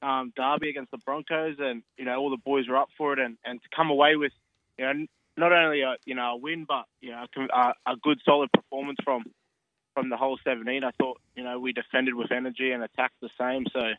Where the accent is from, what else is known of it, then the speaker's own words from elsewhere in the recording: Brisbane, Queensland, Australia; I grew up in Brisbane my whole life and played at Maracravat Eagles for 12 years as a kid